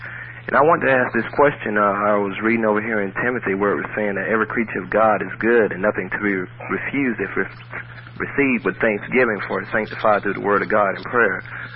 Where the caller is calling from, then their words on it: Bartow, Florida, United States; Yes, I'm calling from Bartow.